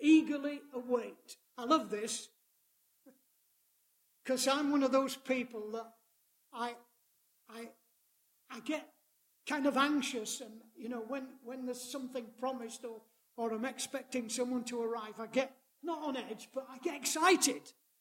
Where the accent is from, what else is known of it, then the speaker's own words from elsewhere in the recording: Yorkshire and the Humber, United Kingdom; I'm a Yorkshireman.